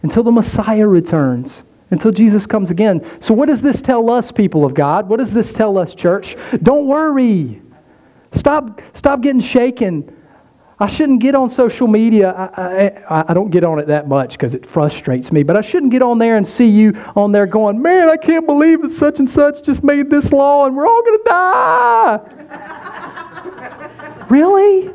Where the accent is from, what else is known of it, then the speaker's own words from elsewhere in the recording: United States; I'm an American. I love my country.